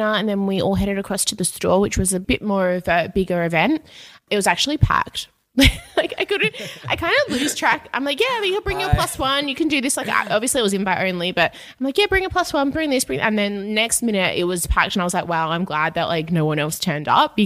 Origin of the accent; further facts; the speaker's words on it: Perth, Western Australia, Australia; now in Sydney, Australia; It's crazy that we came over from Perth, had no connections, didn't know anyone in Sydney, and now we're able to do this.